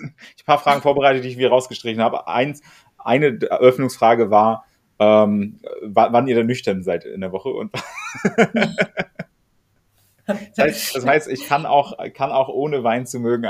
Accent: Berlin, Germany; Das wusste ich selbst als Berliner, gebürtiger Berliner, wusste ich nicht, aber so lernt man dann auch noch was über die Heimatstadt.

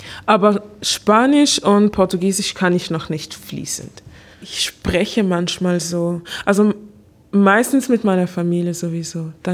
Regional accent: Basel, Basel-Stadt, Switzerland; accent: Basel; ich versuche es jetzt, mein Basler Akzent richtig zu

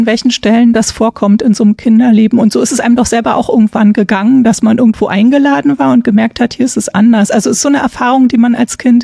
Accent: Berlin, Germany; aber ich komme aus Berlin und man hat früher ja viel auf der Straße gespielt

